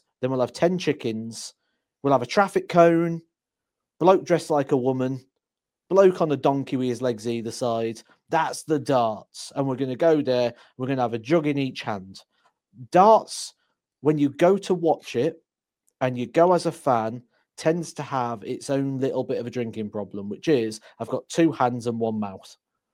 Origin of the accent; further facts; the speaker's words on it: Scotland, United Kingdom; I've got to stop drinking this Iron Brew, being Scottish.